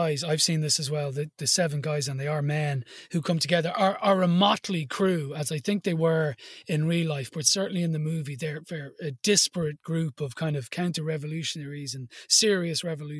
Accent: Dublin, Leinster, Ireland; I grew up in Dublin

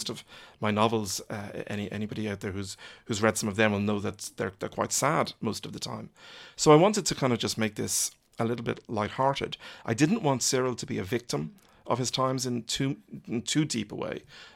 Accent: Ireland; I've lived in Ireland all my life. I am Irish.

